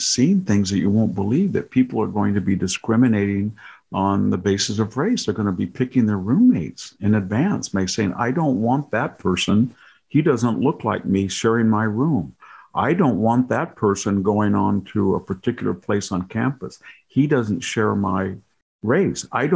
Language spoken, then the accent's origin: English; California, United States; I grew up same thing in California.